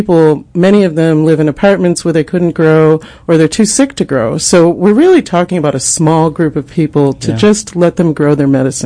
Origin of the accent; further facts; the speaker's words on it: Boston, Massachusetts, United States; You know, I am from Boston. In Massachusetts, you have to grow indoors.